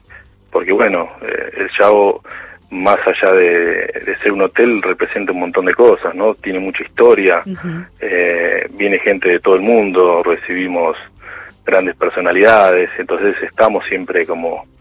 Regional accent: Carapachay, Buenos Aires Province, Argentina; En Buenos Aires, sí, yo soy de Buenos Aires. Bien. Yo soy de Carapachay, de Vicente López.

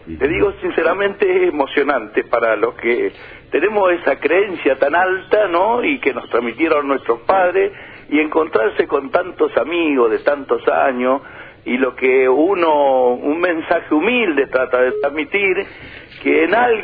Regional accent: Comodoro Rivadavia, Chubut, Argentina; para los que nacimos y nos criamos en Barrio Sarmiento Valle C.

